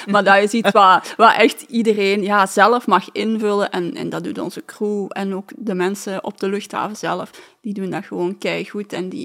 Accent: Belgium; Want ik denk dat wij daar als Belgen vaak niet trots genoeg op zijn.

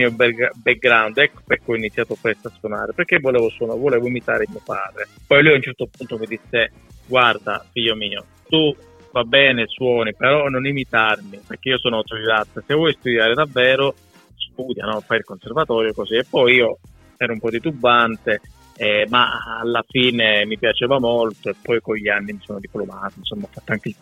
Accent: Calabria, Italy; E spesso mi dicono, sei napoletano? Io dico, no, un po' più giù, sono calabrese.

